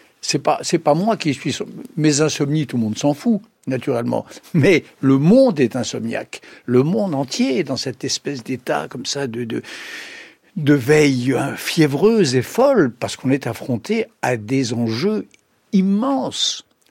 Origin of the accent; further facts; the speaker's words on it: Oran Province, Algeria; born there; Moi, je suis né en Algérie, je suis né dans le département d'Oran.